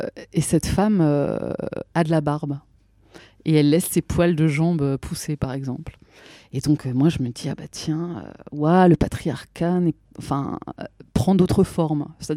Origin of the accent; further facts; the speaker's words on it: Belgium; Je disais non, je suis belge.